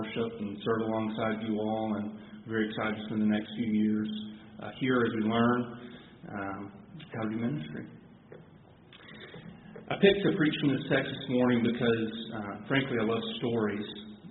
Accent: Trussville, Alabama, United States; For all my life and for the better part of Elizabeth's life, we have called Birmingham home. I grew up in Trustville before attending Birmingham Southern, and after graduating, I spent the past few years in the area

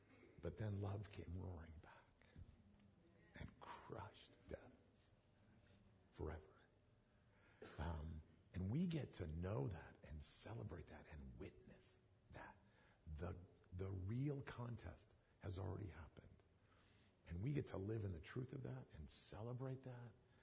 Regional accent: Arizona, United States; I grew up out here in Arizona, and I would tell you that I'm a bit of a hot sauce connoisseur.

